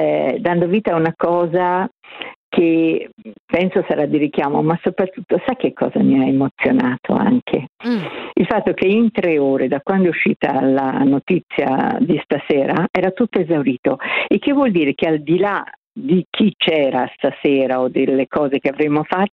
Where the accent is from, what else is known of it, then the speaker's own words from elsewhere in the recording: Tuscany, Italy; Io sono toscana e nelle campagne toscane io ricordo benissimo i contadini dei nonni